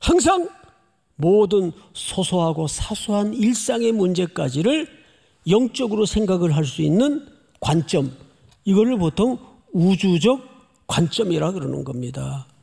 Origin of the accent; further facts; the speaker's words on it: Daegu, South Korea; 저는 대구에서 어린 시절을 보냈는데